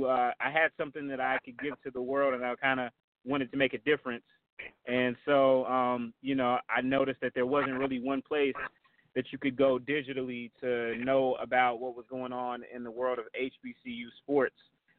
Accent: North Carolina, United States; I'm from North Carolina, a graduate of Winston-Salem State University.

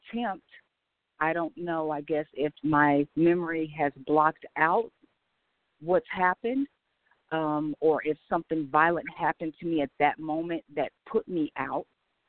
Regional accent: Midwest, United States; I was raised in the Midwest

